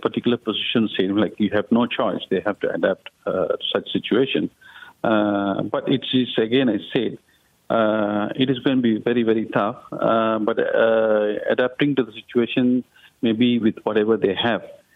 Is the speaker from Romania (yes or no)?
no; Malaysia; No, normally, as a Malaysian, mostly if you see other than Chinese, Indians and Malay, they have a practice of having dinner after 8 p.m.